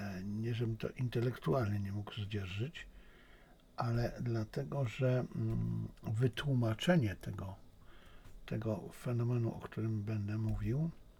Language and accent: Polish; China; Ja z tym nie mam problemu, ale to jakby tylko mnie utwierdza w przekonaniu, że ja jestem Chińczykiem, a Państwo nie muszą, prawda?